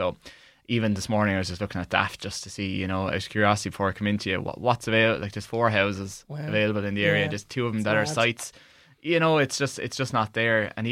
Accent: Kilmacthomas, Munster, Ireland; So I'm from Kilmacthomas, okay.

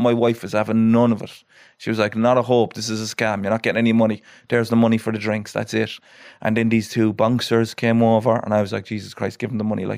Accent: Cork, Munster, Ireland; I'm from Cork City, from the north side, Knocknaheeny, which has that kind of reputation that I suppose your areas would have up here, like, you know.

